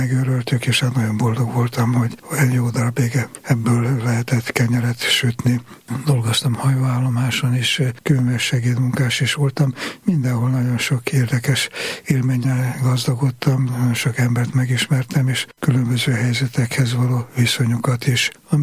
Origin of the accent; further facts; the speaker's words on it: Dunapataj, Bács-Kiskun, Hungary; egy kicsit úri gyerekek voltunk Dunapatajon, viszont nagyon-nagyon sok élményt jelentett, hogy falun paraszt emberek között töltöttem a gyermekkoromat. Mivel szegények voltunk